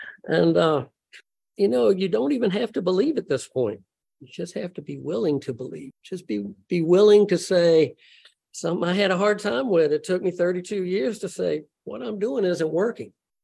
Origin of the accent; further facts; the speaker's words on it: Vicksburg, Mississippi, United States; Now, I am a redneck from Vicksburg, Mississippi.